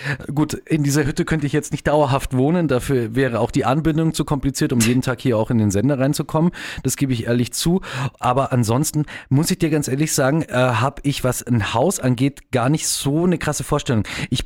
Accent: Bavaria, Germany; Ich bin ja auch am Wörthsee lustigerweise aufgewachsen.

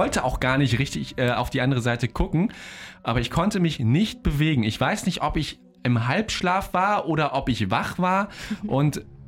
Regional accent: Paderborn, North Rhine-Westphalia, Germany; das war noch in Paderborn, da wo ich aufgewachsen bin

